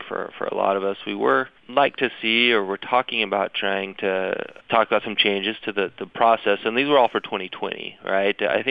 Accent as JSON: {"language": "English", "region": "Wyoming", "country": "United States", "said": "You know, I'm from Wyoming, which is a conservative state"}